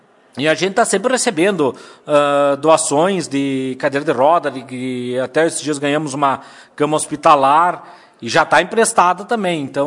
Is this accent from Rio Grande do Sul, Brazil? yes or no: yes; Bom Jesus, Rio Grande do Sul, Brazil; now in Lagoa Vermelha, Brazil; Eu não sou de Lagoa Vermelha, sou de Bom Jesus, mas hoje me sinto como lagoense pela receptividade que a Lagoa Vermelha teve comigo. Hoje já há 18 anos estou em Lagoa Vermelha, tenho minha residência fixa, meu trabalho aqui em Lagoa Vermelha.